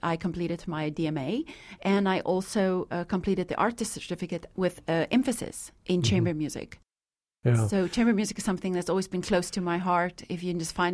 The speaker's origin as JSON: {"language": "English", "country": "South Africa", "tie": "born or raised there", "moved": "as an adult", "lives_now": "United States", "said": "Yes, I grew up in South Africa, and I first moved to Michigan for 4 years. I went to Michigan State University where I did my bachelor's degree"}